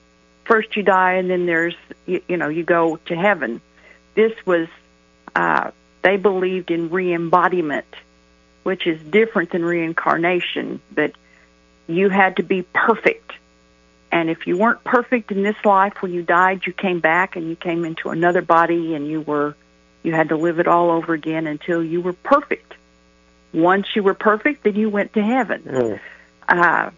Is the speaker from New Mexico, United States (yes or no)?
yes; Carlsbad, New Mexico, United States; born there; Well, I was born in July of 1951 in Carlsbad, New Mexico.